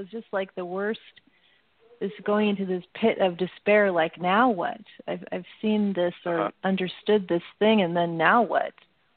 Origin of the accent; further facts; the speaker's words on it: Seattle, Washington, United States; I grew up in Seattle, so just kind of that's what I had been raised to do, sort of.